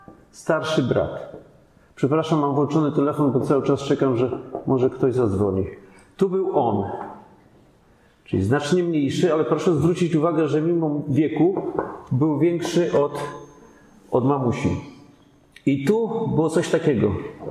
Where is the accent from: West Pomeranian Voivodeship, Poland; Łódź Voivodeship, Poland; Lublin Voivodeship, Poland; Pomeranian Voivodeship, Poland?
Łódź Voivodeship, Poland; Łódź; born there; Otóż urodziłem się w Łodzi, no parę lat temu, bo niedawno skończyłem 64 lata. W związku z tym w samym centrum Łodzi na biurku